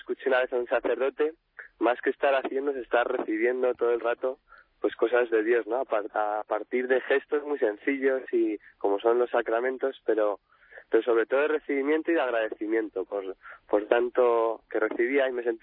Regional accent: Madrid, Community of Madrid, Spain; born there; Pues soy un neopresbítero desde hace apenas 3 semanas. Tengo 27 años, nacido en Madrid y ahora estoy en la parroquia de Villanueva de la Cañada, de vicario.

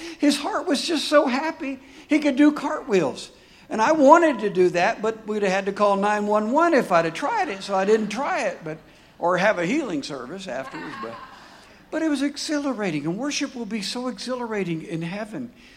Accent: Daytona Beach, Florida, United States; And we grew up in Daytona Beach, so she collected shells.

